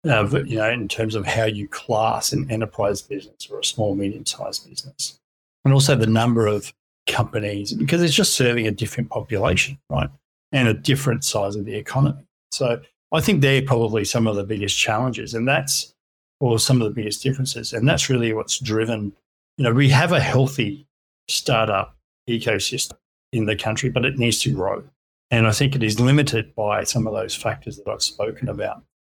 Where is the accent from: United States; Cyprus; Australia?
Australia; I'm Australian, I can't ever really think of that entrepreneurial spirit being instilled in us culturally.